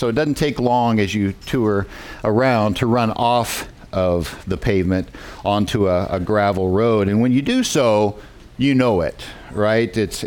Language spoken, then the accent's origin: English; Kansas, United States; I did grow up in Kansas. I grew up in Stafford County, Kansas, a very rural area.